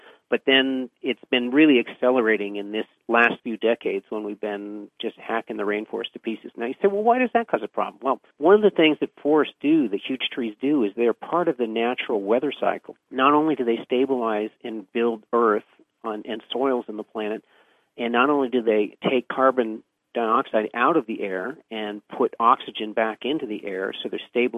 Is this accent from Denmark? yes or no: no; New York, United States; Where I grew up in the East Coast in the Adirondack Mountains, all of the beautiful lakes that were abundant backcountry fishing and trout fisheries when I was a kid